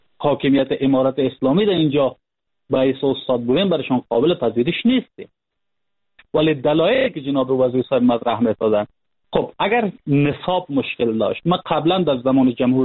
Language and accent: Persian; Panjshir, Afghanistan; ما خودم از پنجشیر هستم،